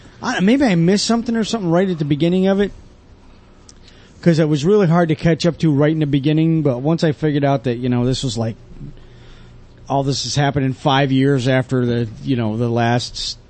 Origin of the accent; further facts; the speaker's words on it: New York, United States; I remember as a kid, like, I grew up in New York. And as a kid, I remember having a hailstorm in Sydney, New York.